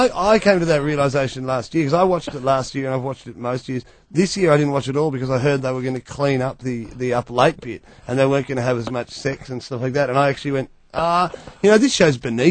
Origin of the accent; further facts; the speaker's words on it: United States; I'm actually an American citizen, and most people think I'm Australian.